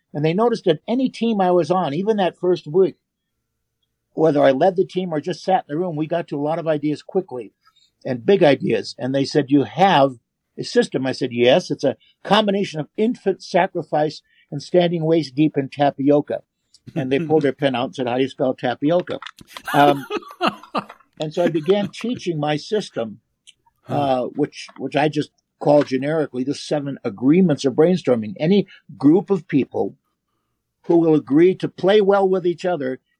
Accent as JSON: {"language": "English", "town": "Pasadena", "region": "California", "country": "United States", "tie": "born or raised there", "said": "I grew up in Pasadena. Yeah. We probably should have known each other."}